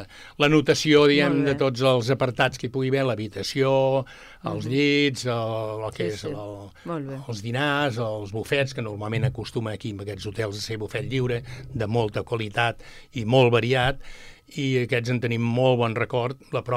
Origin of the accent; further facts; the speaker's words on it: Sabadell, Catalonia, Spain; Jo vaig néixer a Sabadell i tota la vida, doncs, bueno, tota la joventut, vaig conviure amb els, clar, tota l'ambientació de companys, amics, els tenia a Sabadell.